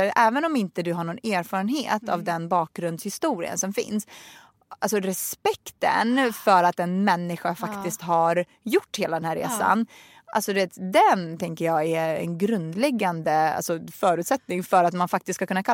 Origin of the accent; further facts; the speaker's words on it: Sweden; Sverige är ett underbart, fantastiskt land som jag verkar liksom, det här är mitt hemland. Även fast jag är liksom, jag kan inte riktigt placeras i någon form av, du vet, så här, jag är svensk eller jag är rysk eller jag är iraker